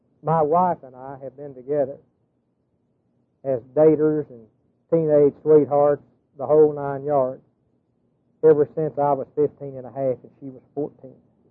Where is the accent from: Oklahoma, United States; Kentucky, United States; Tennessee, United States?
Oklahoma, United States; Marietta; I'm from Marietta, Oklahoma, right across from Gainesville, 90 miles north of Dallas. And I'm a country boy.